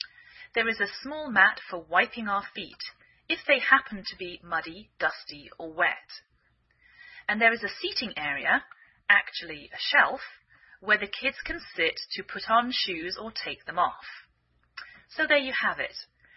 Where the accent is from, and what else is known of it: England, United Kingdom; now in United States